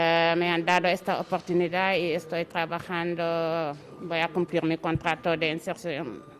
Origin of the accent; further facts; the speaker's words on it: Senegal; now in Spain; Senegalesa. Llevo 13 años aquí en España.